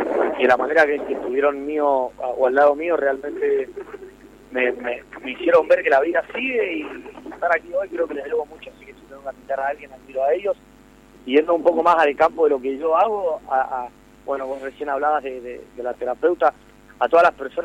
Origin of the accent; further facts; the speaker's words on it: San Martín, Mendoza, Argentina; Yo soy de San Martín, hay una rivalidad muy grande, pero a mí Palmira me acogió como uno más y tengo parte de mi corazón aquí en La Jarilla.